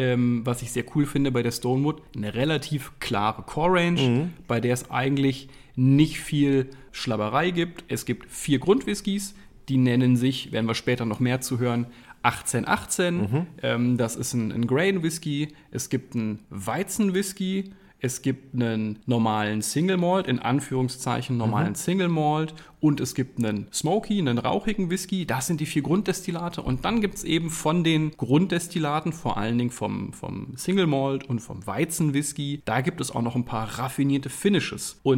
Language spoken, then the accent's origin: German; Saxony, Germany; accent: Saxon; wie meinen heimischen sächsischen Akzent. Den kann ich ganz gut, den darf ich, glaube ich, benutzen als Wurzelsachse.